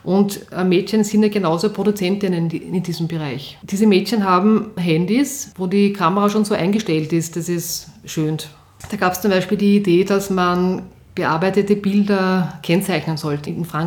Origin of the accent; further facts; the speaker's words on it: Vienna, Austria; ich bin in Wien aufgewachsen, in Atzgersdorf, und bin jeden Tag mit der Schnellbahn zum Matzensdorfer Platz gefahren, weil dort war meine Schule.